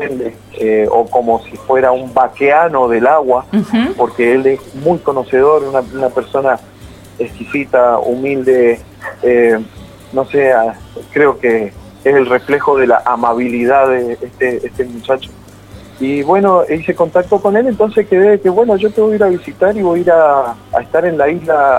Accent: Mendoza, Argentina; born there; si bien yo soy nacido en Mendoza, tengo una crianza por cuestión de familia, de niño, tengo una crianza bastante norteña, litoraleña, porque mi familia es del litoral, es de Corrientes.

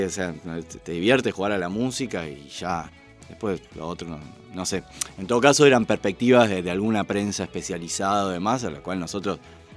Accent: Buenos Aires Province, Argentina; bueno, somos bonaerenses y hacemos música

